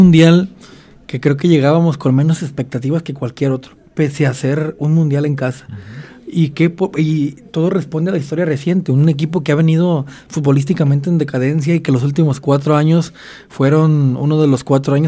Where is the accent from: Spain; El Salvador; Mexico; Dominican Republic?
Mexico; el fútbol es una de las cosas que más nos termina por unir como mexicanos